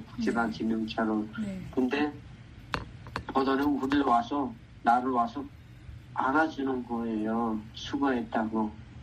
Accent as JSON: {"language": "Korean", "region": "Kangwon", "country": "North Korea", "tie": "born or raised there", "moved": "as an adult", "said": "제 고향인 강원도"}